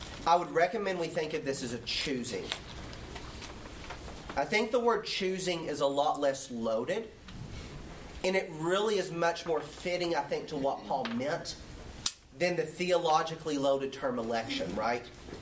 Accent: United States; I, as an American, am so accustomed to my freedom of choice and my liberties

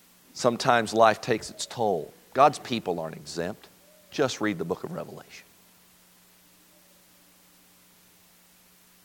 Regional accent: Floyds Knobs, Indiana, United States; I am so thankful that I grew up in Floyd's Knobs, Indiana, as I mentioned on Sunday, in a great era of United States history.

